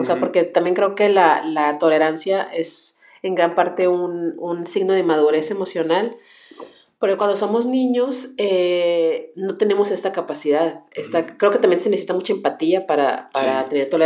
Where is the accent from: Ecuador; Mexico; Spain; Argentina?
Mexico; estoy a tu lado, somos hermanos, somos mexicanos cuando pensamos igual